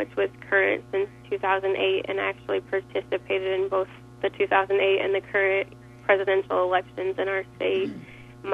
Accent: Iowa, United States; born there; I was born in Iowa, and that's where I enlisted in the Army from.

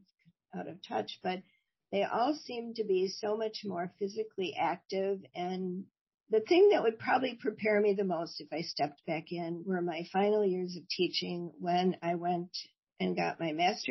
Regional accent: Oak Park, Illinois, United States; I grew up in Oak Park, Illinois, a suburb of Chicago.

